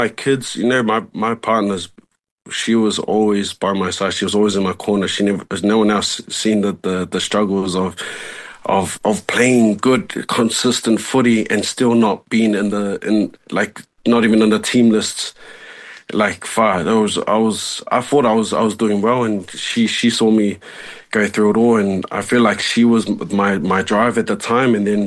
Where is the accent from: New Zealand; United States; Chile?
New Zealand; born there; to be honest, I'm born Kiwi.